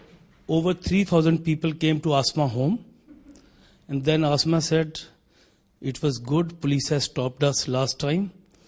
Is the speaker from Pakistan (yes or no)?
yes; Lahore, Punjab, Pakistan; I'm from Lahore.